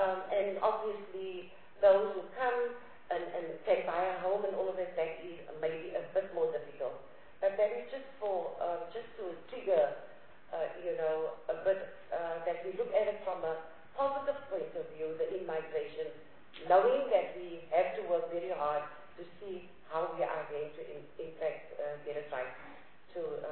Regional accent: Western Cape, South Africa; I'm from the Western Cape, where I sit up in my constituency, which is Saldanha Bay

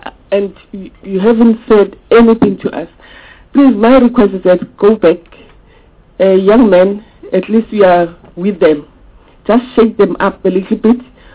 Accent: South Africa; they have cases that they still owe us as the South African people, citizens, that they must bring back our money

